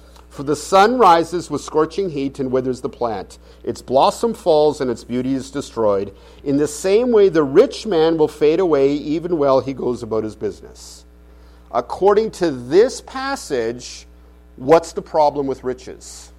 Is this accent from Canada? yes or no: yes; Canada; I'm from Canada, so that, you know, it's not Canada.